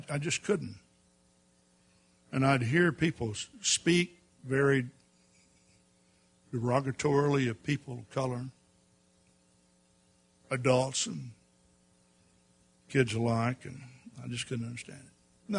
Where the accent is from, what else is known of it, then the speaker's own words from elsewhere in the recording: the South, United States; You know, I grew up in the South and everything was segregated.